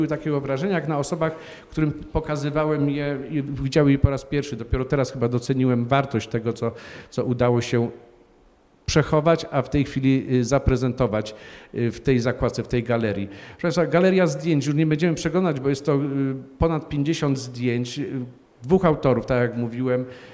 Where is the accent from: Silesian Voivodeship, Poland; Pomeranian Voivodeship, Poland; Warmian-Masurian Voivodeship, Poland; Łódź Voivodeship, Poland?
Silesian Voivodeship, Poland; Bielsko-Biała; Jestem z Bielska-Białej, więc wiem, co się do tej pory ukazywało.